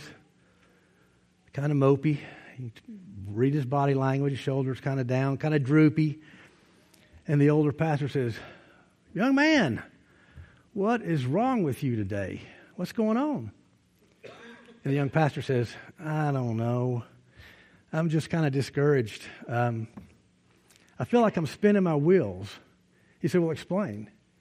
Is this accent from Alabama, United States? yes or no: yes; Alabama, United States; By the way, I'm from Alabama.